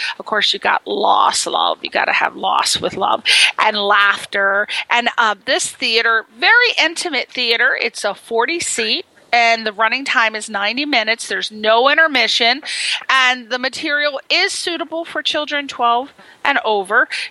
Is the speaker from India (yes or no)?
no; Ireland; He's from Ireland, my homeland. I am Irish and English, as everybody knows.